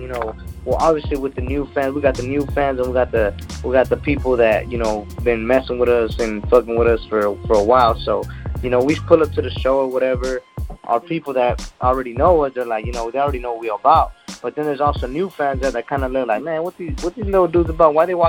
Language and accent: English; Carson, California, United States; growing up in Carson, California, 13, 14